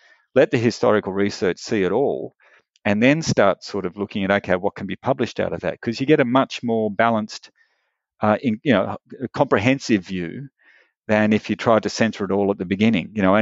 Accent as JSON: {"language": "English", "country": "Australia", "said": "how secure we are in being Australian and understanding, you know, what it means to be Australian"}